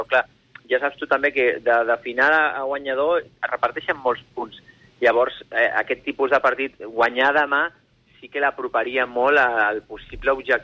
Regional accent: Catalonia, Spain; jo com a català

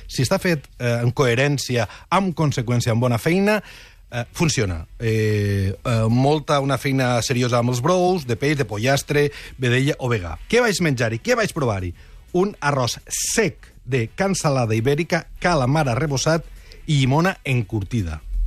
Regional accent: Vila-real, Valencian Community, Spain; igual és el meu poble de Vila-real, que la gent, la resta...

